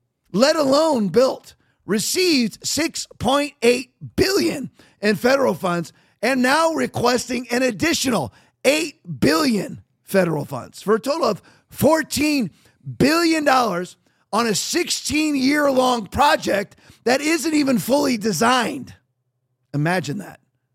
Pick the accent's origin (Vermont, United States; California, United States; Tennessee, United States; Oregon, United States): California, United States; born there; I was born in California.